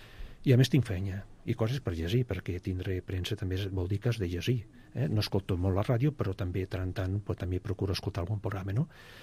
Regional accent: Barcelona, Catalonia, Spain; I a més, explico que sóc de Barcelona

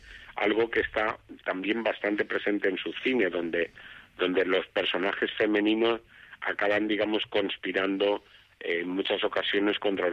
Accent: Valencia, Valencian Community, Spain; yo recuerdo mi infancia y adolescencia en Valencia

